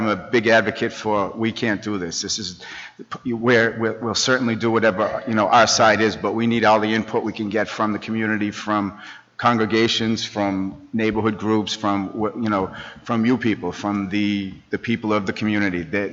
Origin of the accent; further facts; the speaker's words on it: Worcester, Massachusetts, United States; I grew up on Lincoln Street and went to Burncoat High School, went in the military. The only time I've lived anywhere but Worcester is when I was in the military in Frankfurt, Germany.